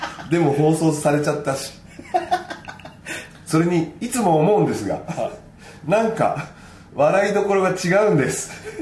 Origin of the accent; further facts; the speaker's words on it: Kansai, Japan; 片やおしゃれな関東人、こっちはベタベタな関西人ですから